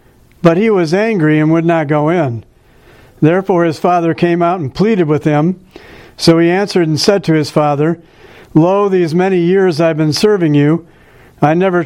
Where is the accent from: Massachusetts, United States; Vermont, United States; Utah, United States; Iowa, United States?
Iowa, United States; Davenport; Well, at any rate, we grew up there. I grew up there in Davenport. My two sisters, younger than me, Beth and Ann. And we went to First Presbyterian Church in Davenport, Iowa.